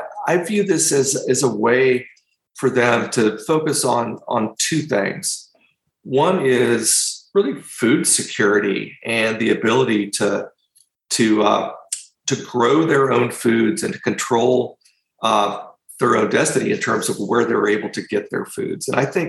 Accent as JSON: {"language": "English", "town": "Houston", "region": "Texas", "country": "United States", "tie": "born or raised there", "said": "I grew up in Texas. Geology is a big deal. I grew up in Houston. It was all about the oil industry."}